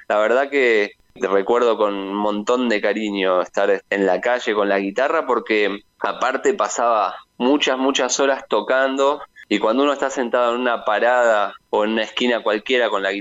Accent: Argentina; born there; also born or lived in Montevideo, Uruguay; Así que más allá de que nací en Argentina

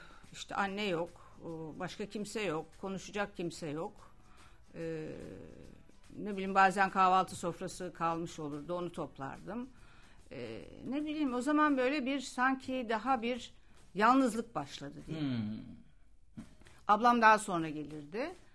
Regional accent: Istanbul, Turkey; also born or lived in Ankara; Ben 1,5 yaşındayken İstanbul'a. Aslında ailem İstanbul'da, o geçici bir dönem Ankara'da kalmışlar. Ben de orada doğmuşum. Onlar İstanbul'a geldiklerinde ben 1,5 yıl kadar, yani 3 yaşına kadar Ankara'da başka akrabaların yanında kalmışım.

